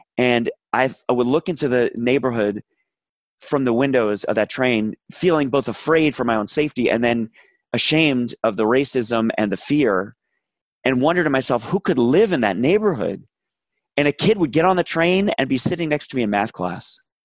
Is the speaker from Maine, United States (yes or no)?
no; New York City, New York, United States; So I grew up in New York City, very active in a Reform Jewish synagogue.